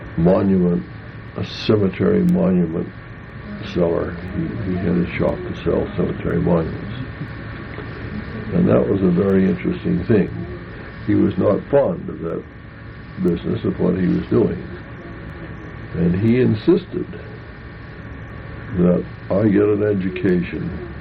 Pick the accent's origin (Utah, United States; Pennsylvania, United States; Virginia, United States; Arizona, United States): Utah, United States; Ogden; I was born in Ogden in 1917, and I went to public school in Ogden, Utah, and am now a graduate.